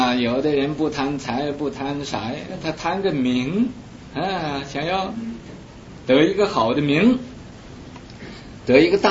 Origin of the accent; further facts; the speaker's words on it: China; 所以呀无论呢俺们是中国人呢